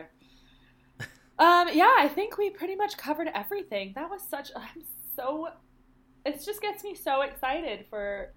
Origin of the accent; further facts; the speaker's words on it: United States; accent: American; whereas I try to hide my American accent